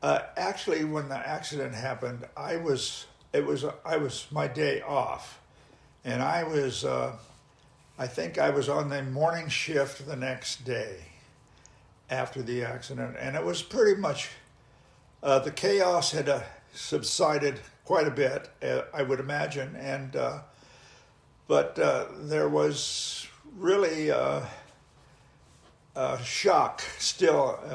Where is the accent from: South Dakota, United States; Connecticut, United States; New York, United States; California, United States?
California, United States; Pomona; born there; I was born in Pomona, California, in September 20, 1932.